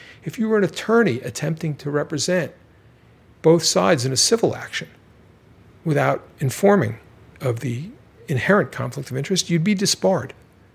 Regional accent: Baltimore, Maryland, United States; because I'm from Baltimore and, you know, trust no one

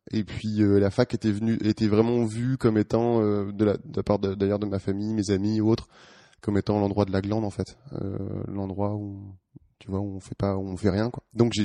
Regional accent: Brittany, France; Je viens d'une famille rurale, enfin je suis originaire de Bretagne. Mon père est agriculteur, ma famille est plutôt dans le milieu médico-social

